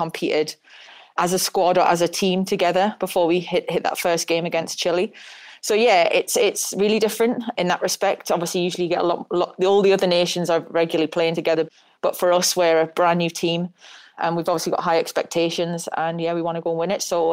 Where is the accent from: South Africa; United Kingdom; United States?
United Kingdom; North East England; I'm naturally a Geordie.